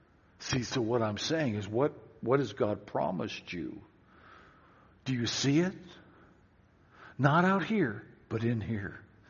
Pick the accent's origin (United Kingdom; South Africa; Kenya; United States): United States; Seattle, Washington; Back in Seattle, I grew up in West Seattle.